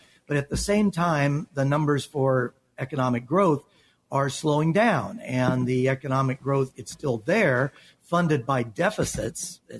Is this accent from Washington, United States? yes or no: no; Los Angeles, California, United States; born there; moved away; we are both expats from California, and I was born there in Los Angeles.